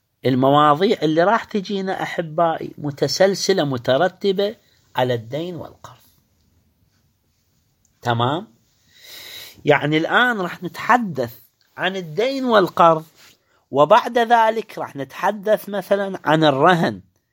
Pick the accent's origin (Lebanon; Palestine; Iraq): Iraq; عندنا بالعراق اسمه مصرف الرشيد والرافدين